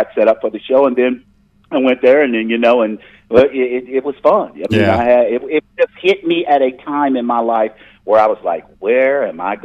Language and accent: English; West Virginia, United States; I said, yeah, I'm from West Virginia. I said, we all look out for West Virginia people